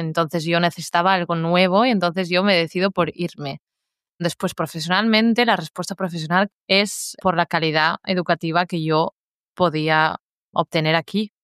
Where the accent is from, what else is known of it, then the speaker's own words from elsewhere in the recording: Catalonia, Spain; moved away as an adult; now in Berlin, Germany; porque ya con 16 estaba en mi pueblo, en Cataluña, y tenía ganas de algo nuevo. Basta de pueblo y un poco de ciudad